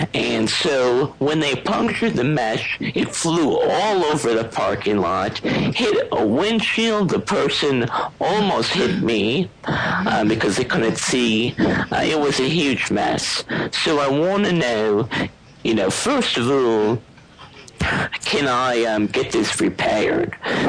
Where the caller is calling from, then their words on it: Chicago, Illinois, United States; I'm calling from Chicago, Illinois.